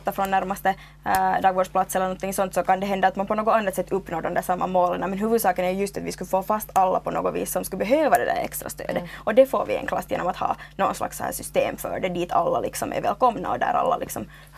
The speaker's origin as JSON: {"language": "Swedish", "town": "Porvoo", "region": "Uusimaa", "country": "Finland", "said": "i min hemkommun Borgå, därifrån jag ursprungligen"}